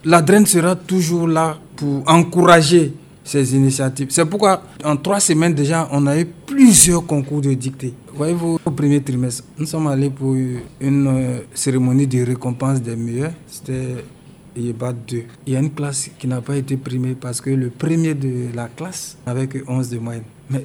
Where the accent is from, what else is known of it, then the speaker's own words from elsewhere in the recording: Côte d’Ivoire; Moi, je suis positif. Je suis un Ivoirien optimiste.